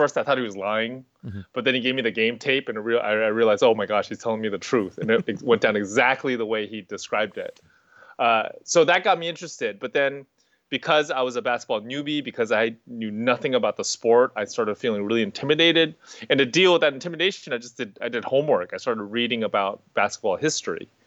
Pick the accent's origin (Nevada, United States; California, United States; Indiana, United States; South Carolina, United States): California, United States; and I grew up in the Bay Area.